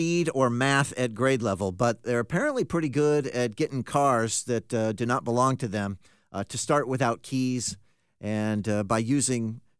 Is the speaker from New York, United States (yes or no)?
no; Tacoma, Washington, United States; This isn't far from my stomping grounds when I was younger growing up in Tacoma, West Tacoma.